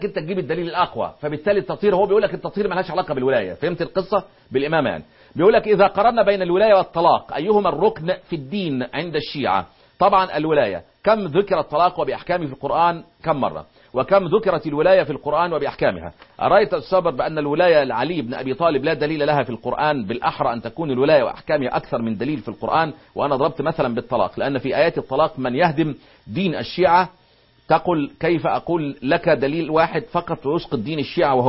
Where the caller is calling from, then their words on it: Algeria; من الجزائر، والله حاولت أن أتصل مرارا